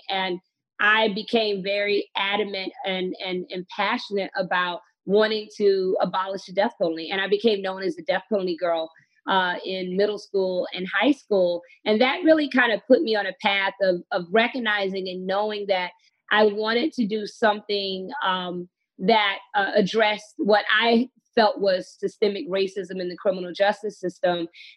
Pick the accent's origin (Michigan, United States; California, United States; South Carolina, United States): South Carolina, United States; And I will say, Marcus, that you know I am from South Carolina. I make a really nice red velvet cake.